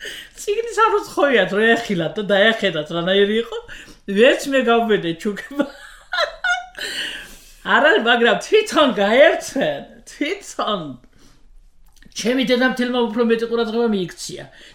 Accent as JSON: {"language": "Georgian", "town": "Khoni", "region": "Imereti", "country": "Georgia", "also_born_or_lived": "Kutaisi", "lives_now": "Tbilisi, Georgia", "said": "ხან ხონელი ვიყავი, ხან ქუთაისელი ვიყავი, ახლა თბილისელი ვარ და ბოლო-ბოლო ქართველი ვარ."}